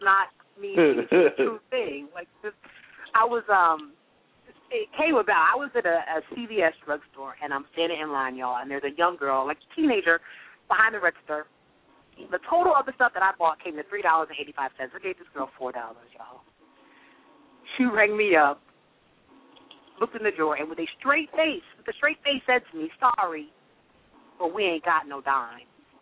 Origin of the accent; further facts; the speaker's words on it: New Jersey, United States; My family, I grew up more in Central Jersey. All my family's still in South Jersey, but my family moved further north.